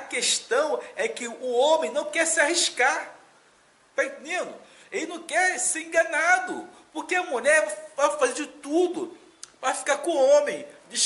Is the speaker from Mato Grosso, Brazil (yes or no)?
no; Rio de Janeiro, Brazil; now in Northeast Brazil; eu vim do estado do Rio, hoje estou no Nordeste